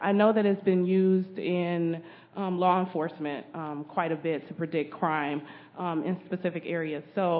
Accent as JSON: {"language": "English", "town": "Cleveland", "region": "Ohio", "country": "United States", "said": "Hi, I'm from Cleveland, Ohio, and I work within the EPI division."}